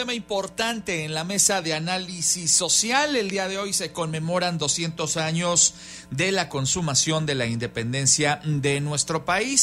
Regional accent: Mexico; los valores con los que nos sentimos identificados como mexicanos

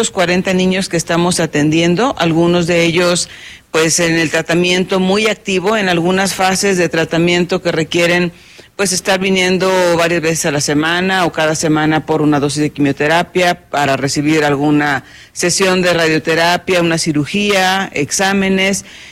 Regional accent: Mexico; como sociedad mexicana sabemos que es muy importante

